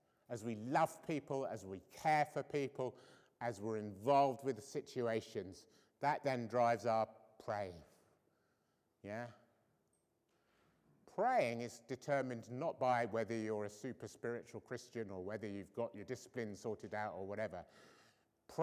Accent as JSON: {"language": "English", "country": "United Kingdom", "said": "I think we were taught as British people to not get emotional."}